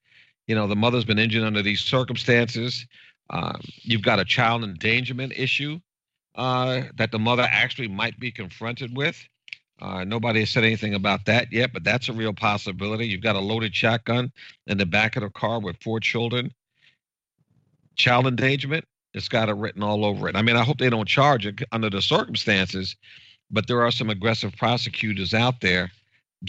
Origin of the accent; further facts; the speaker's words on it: New York, United States; I'm originally from New York. I get it.